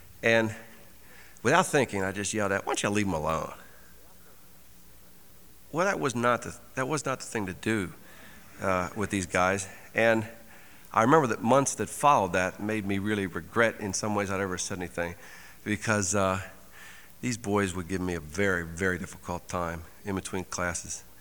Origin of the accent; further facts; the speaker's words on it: Baltimore, Maryland, United States; I grew up in Baltimore, Maryland, and the schools we attended were fairly large.